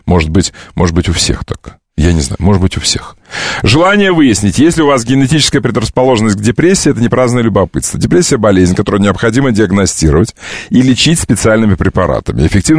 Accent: Siberia, Russia; Я сибиряк, дальневосточник.

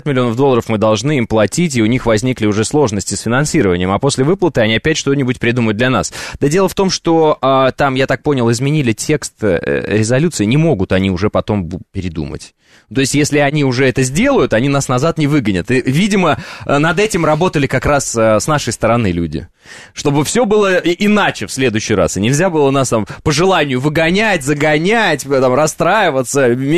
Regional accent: Kazakhstan; born there; Конечно, но я же родился в Казахстане.

